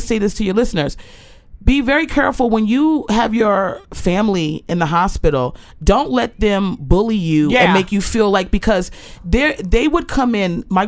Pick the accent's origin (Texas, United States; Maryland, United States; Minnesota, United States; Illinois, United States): Maryland, United States; I'm born and raised in Maryland, never heard burger cookie.